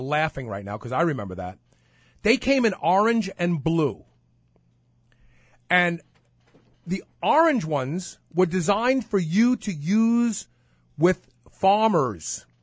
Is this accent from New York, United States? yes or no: yes; Brooklyn, New York, United States; So those of you who lived in the inner city, like I grew up in Brooklyn